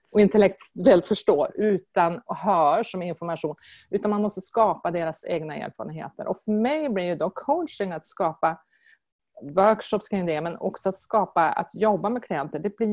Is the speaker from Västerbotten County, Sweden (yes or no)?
yes; Umeå, Västerbotten County, Sweden; now in Malmö, Sweden; Jag kommer från Umeå och så jag gjorde en ganska lång egen migrationsresa och det var ett medvetet val för mig. Jag ville flytta till Malmö